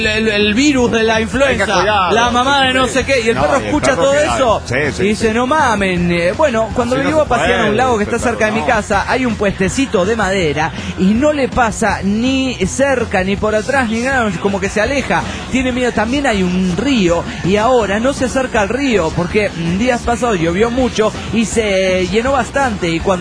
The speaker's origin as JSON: {"language": "Spanish", "town": "Monterrey", "region": "Nuevo León", "country": "Mexico", "said": "de Monterrey."}